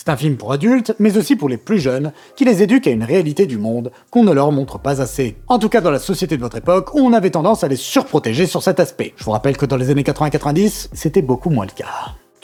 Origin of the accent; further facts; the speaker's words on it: France; Et mine de rien, bah, on est français, donc la révolution, ça parle.